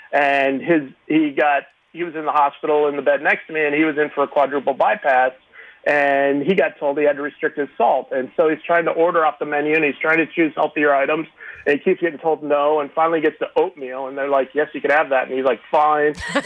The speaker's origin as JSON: {"language": "English", "region": "West Coast", "country": "United States", "tie": "born or raised there", "said": "I grew up on the West Coast also, like Meredith."}